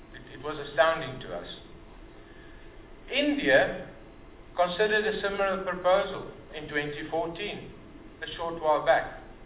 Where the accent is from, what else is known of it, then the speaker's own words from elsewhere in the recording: South Africa; moved away; My wish as a South African is to eventually return to my country of birth and to share my skills and expertise with the next generation.